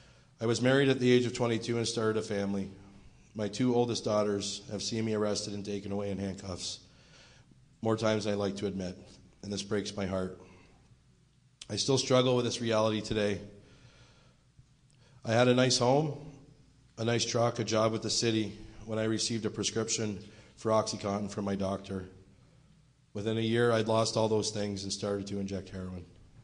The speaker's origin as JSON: {"language": "English", "town": "Crystal Beach", "region": "Ontario", "country": "Canada", "said": "I'm 38 years old, and I'm from Crystal Beach, Ontario."}